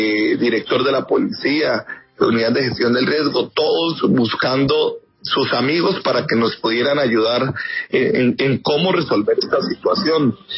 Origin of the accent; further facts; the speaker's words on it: Colombia; Somos colombianos